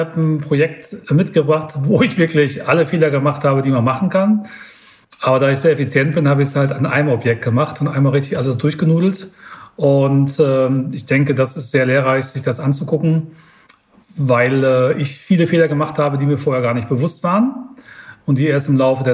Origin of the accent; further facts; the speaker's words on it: Münster, North Rhine-Westphalia, Germany; Ich sitze ja hier in Niederbayern und ich komme ursprünglich aus Münster.